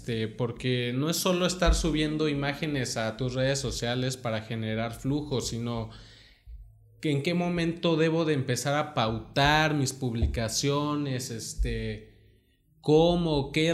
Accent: Mexico; now in Costa Rica; Pero cuando llego aquí a Costa Rica y todo el mundo te habla de usted, dicen... Sí. O sea, como mexicano sí piensa...

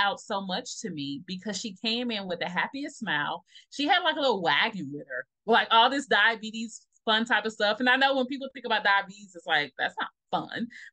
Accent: Memphis, Tennessee, United States; me growing up from the South in Memphis, Tennesse

